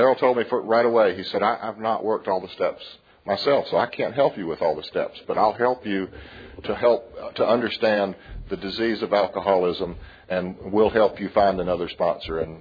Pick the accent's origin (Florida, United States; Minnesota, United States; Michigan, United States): Florida, United States; Perry; And I grew up in the First Presbyterian Church in a little town called Perry, Florida.